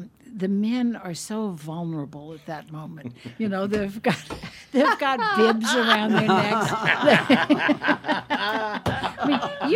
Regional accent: New Orleans, Louisiana, United States; is a very, very common New Orleans name, and I'm from New Orleans.

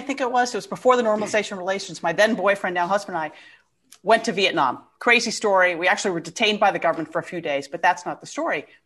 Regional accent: United States; We're from the United States, the country that bombed the hell out of your country, etc.

